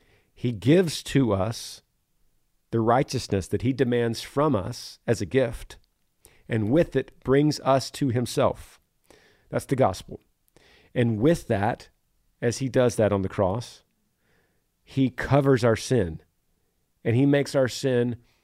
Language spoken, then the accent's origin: English; Greenville, Ohio, United States; I'm from Greenville, Ohio.